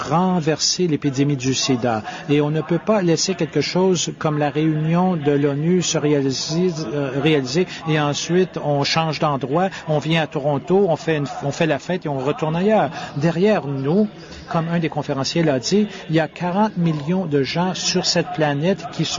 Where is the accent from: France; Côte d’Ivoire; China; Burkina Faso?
China; je viens de la Chine.